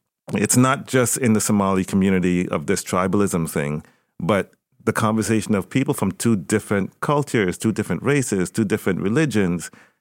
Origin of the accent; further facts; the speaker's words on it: Trinidad, Trinidad & Tobago; Well, I'm saying I was born in Trinidad. Okay. So I'm saying okay. I'm from Trinidad.